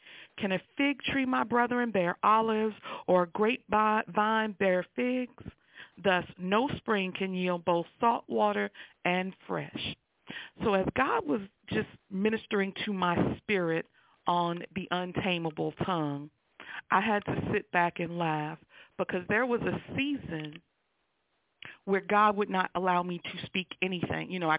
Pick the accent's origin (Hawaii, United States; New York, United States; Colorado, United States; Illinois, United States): New York, United States; And my truth as a New Yorker can sometimes be harsh.